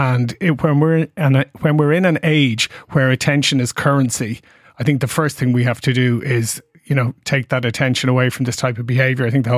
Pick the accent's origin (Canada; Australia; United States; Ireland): Ireland; we grew up in Ireland where we didn't even have an Olympic-sized swimming pool, where there was very little investment in sports.